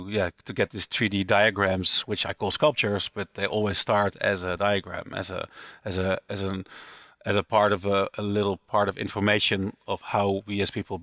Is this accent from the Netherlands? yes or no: yes; Breda, North Brabant, Netherlands; born there; English is a second language; I'm born in Breda in the south of Holland, which is not a really big city, but not very small, right next to the factory of my family